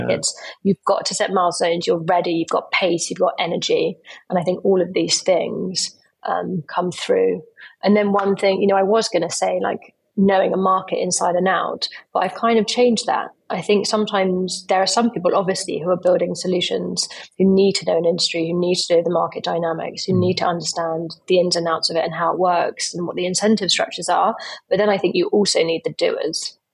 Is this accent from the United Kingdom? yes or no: yes; United Kingdom; as a Brit, I've born here, spent my life here, I've lived abroad a lot